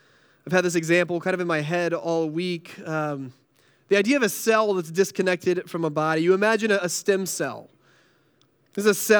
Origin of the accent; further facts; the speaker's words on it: North Carolina, United States; now in Northeast, United States; So our family, we're from North Carolina, and they say that you can take the boy out of the South, but you can't take the South out of the boy.